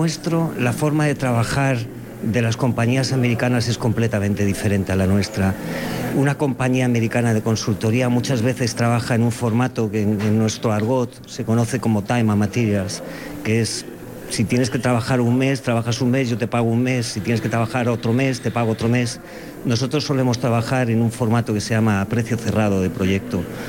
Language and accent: Spanish; Spain; nuestra mentalidad como español no es así, no es así.